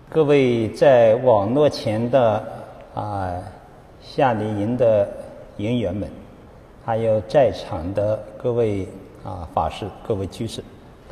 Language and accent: Chinese; China; 作为我们中国人，对自己的本土文化要了解。